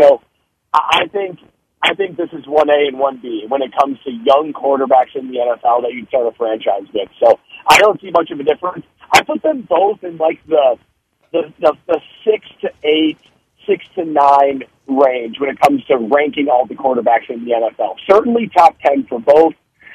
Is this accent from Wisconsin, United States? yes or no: yes; Wisconsin, United States; So I grew up in Wisconsin, grew up a Packer fan